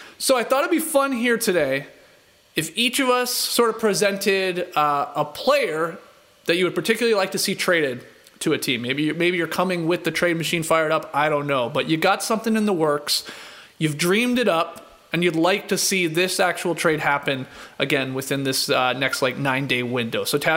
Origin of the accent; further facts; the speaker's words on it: Canada; I've got a punchable face. I'm Canadian.